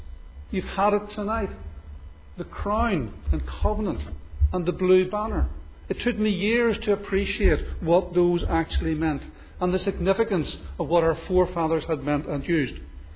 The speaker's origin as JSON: {"language": "English", "town": "Belfast", "region": "Northern Ireland", "country": "United Kingdom", "tie": "born or raised there", "said": "Growing up in Belfast's East End between the Craigie Road and the Ravenhill Road, then moving to the north of the city, to Greencastle, and subsequently to Newton Abbey"}